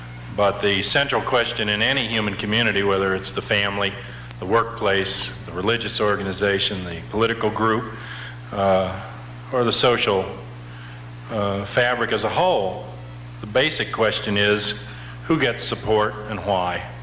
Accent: United States; I was raised in America, raised in a racist culture. I'm a European. I was raised with that racism as part of my whole heritage of growing up in that society

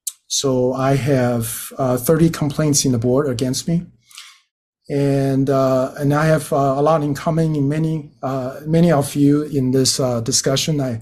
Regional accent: Taiwan; I'm from Taiwan. My family are from China.

